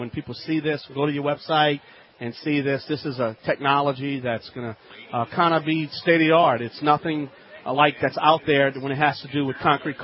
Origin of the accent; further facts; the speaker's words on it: Louisiana, United States; from the Bayou Lands